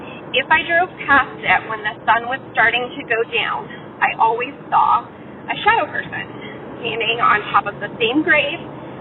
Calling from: Virginia, United States; I'm calling from Northern Virginia, D.C. area.

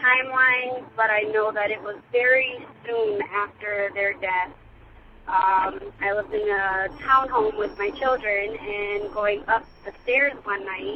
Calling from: Michigan, United States; I am calling from Michigan. I'm a new listener, but I felt compelled to call and share my story.

